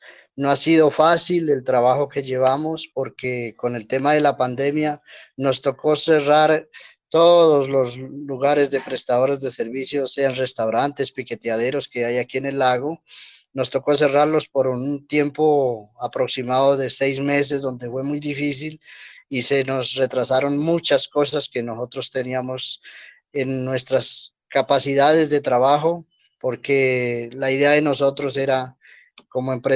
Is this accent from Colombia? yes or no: yes; La Unión, Nariño, Colombia; moved away as an adult; now in Cajibío, Colombia; yo soy del departamento de Nariño, soy de la Unión Nariño, y vine a trabajar por un año por acá, y ya llevo 11 años operando acá en esta vereda